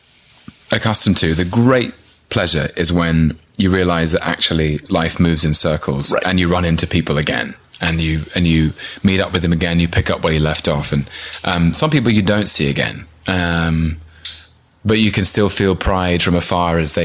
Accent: London, United Kingdom; born there; I was born in London in 1981.

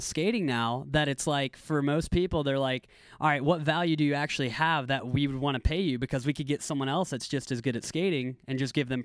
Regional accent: Knoxville, Tennessee, United States; It was amazing. You know, it had that small town vibe, but then, you know, college football, the Vols there are huge.

